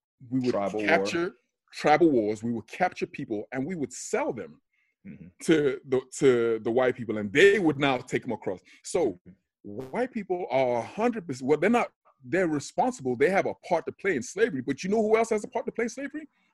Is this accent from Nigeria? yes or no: yes; Nigeria; Number one, I'm from Nigeria. Like I'm from Africa, right?